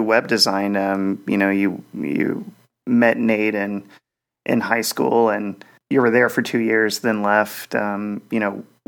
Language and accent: English; Louisville, Kentucky, United States; I'm from Louisville, Kentucky.